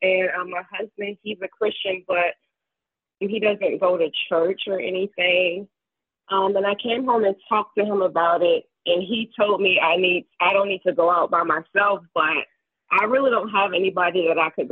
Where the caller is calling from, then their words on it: Virginia, United States; I'm calling from Virginia.